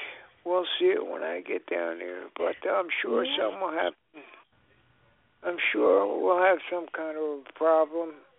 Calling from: New Jersey, United States; I'm broadcasting from South Jersey.

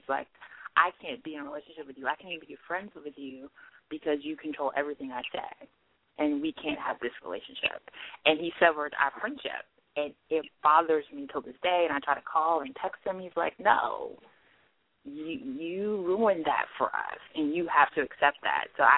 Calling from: Silver Spring, Maryland, United States; I'm calling from Silver Spring, Maryland.

